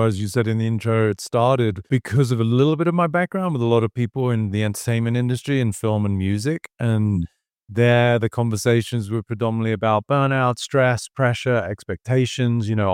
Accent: England, United Kingdom; Growing up in England, we're a little bit more traditional

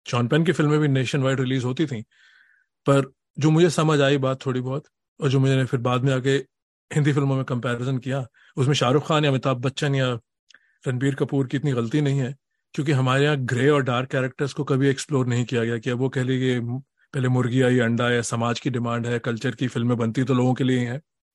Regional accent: Delhi, India; now in Boston, United States; जैसे मैं दिल्ली से हूँ, मैं खाने का एग्जाम्पल दूंगा, तो मैं 27 साल से बॉस्टन में ये कंपेयर कर रहा हूँ

